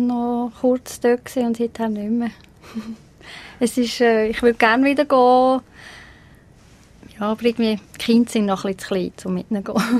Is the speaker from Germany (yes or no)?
no; Switzerland; vorher habe ich mich so sehr behütet gefühlt als Schweizerin.